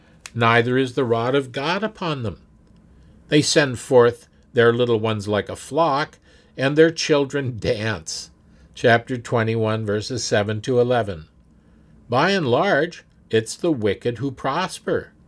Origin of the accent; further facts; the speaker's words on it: Canada; Growing up in Canada